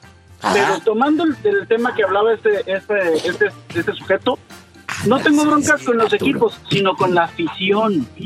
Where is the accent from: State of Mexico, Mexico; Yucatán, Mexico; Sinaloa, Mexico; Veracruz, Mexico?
Veracruz, Mexico; now in Monterrey, Mexico; No, soy de Veracruz. Llegué hace 9 años acá a Monterrey.